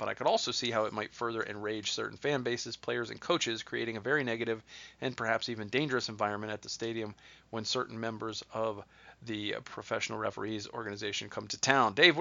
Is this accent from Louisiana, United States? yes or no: no; Columbus, Ohio, United States; I grew up just outside Columbus, and I lived in Columbus for a decade